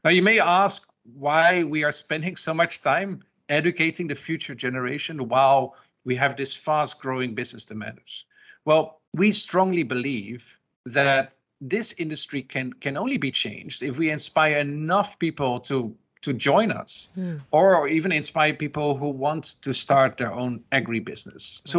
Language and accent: English; Netherlands; growing up in the Netherlands